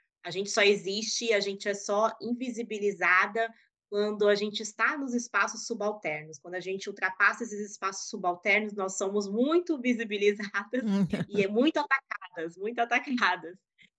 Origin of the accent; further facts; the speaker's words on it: Brazil; Eu cresci num Brasil onde a gente não falava de racismo